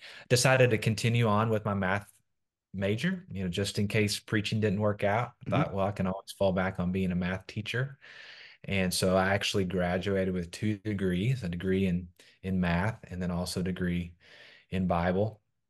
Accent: Searcy, Arkansas, United States; So I grew up in Searcy, Arkansas.

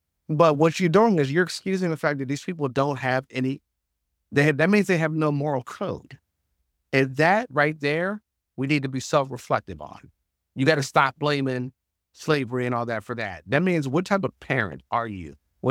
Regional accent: Philadelphia, Pennsylvania, United States; because I grew up in North Philly and I grew up in poverty, this is the only option.

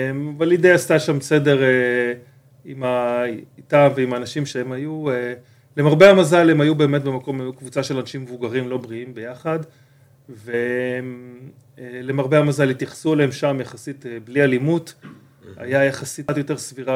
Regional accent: Nir Oz, Southern District, Israel; כן, נולדתי, גדלתי שם. קיבוץ, כמו שקיבוץ היה פעם, לינה משותפת עם החברים בבית ילדים

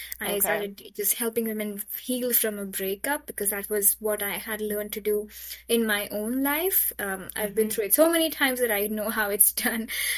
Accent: Mumbai, Maharashtra, India; English is a second language; I come from Mumbai, India. So I'm passionately Catholic.

